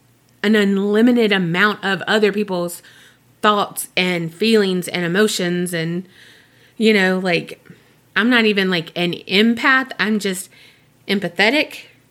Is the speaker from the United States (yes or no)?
no; Denmark; English is a second language; Before I tell you my story, I just want to say that you have reached the other side of the world. I'm from Denmark, and I'm super hooked on your podcast.